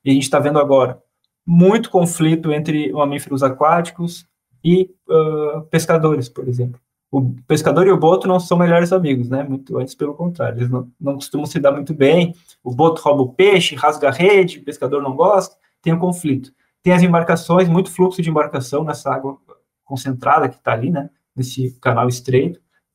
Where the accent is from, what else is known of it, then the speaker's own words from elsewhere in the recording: Rio Grande do Sul, Brazil; Eu, como gaúcho, né, vivencio isso aqui no dia a dia